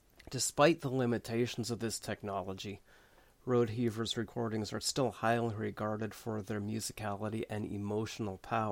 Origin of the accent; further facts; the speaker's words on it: Canada; as a child growing up in Canada